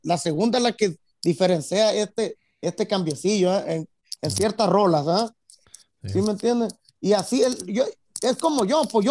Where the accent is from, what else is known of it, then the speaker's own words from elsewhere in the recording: Los Angeles, California, United States; also born or lived in Hermosillo; aquí crecimos nosotros en Los Ángeles. Uh-huh. Nosotros somos de Hermosillo, Sonora.